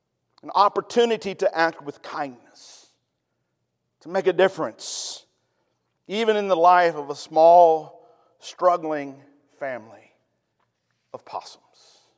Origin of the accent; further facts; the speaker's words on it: West Virginia, United States; Yeah, for me, I mean, I grew up in West Virginia. All right, so there are possums everywhere along the side of the road.